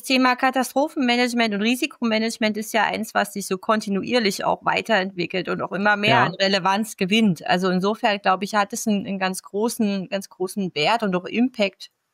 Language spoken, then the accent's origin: German; East Germany, Germany; born there; Ich komme ja gebürtig aus Ostdeutschland und war bei meinem Berufseinstieg ja dann in der Nähe von Stuttgart.